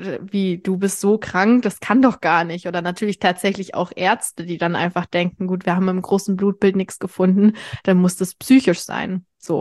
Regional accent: North Rhine-Westphalia, Germany; ich bin 17 Jahre alt, ich komme aus NRW

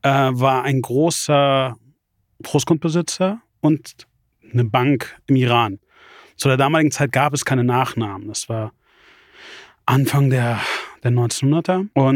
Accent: Hanover, Lower Saxony, Germany; born or raised there; also born or lived in Braunschweig

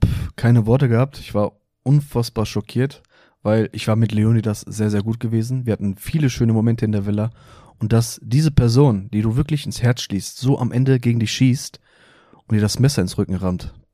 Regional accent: Essen, North Rhine-Westphalia, Germany; Wir kommen beide aus Essen.

